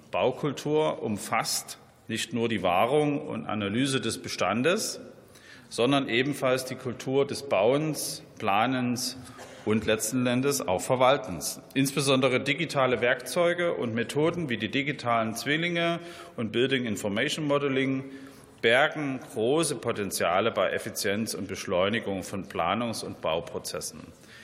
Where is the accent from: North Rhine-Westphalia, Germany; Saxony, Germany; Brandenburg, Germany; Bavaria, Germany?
Saxony, Germany; Dresden; Anfang dieses Jahres gehe ich in meiner Heimatstadt Dresden zu einer Veranstaltung.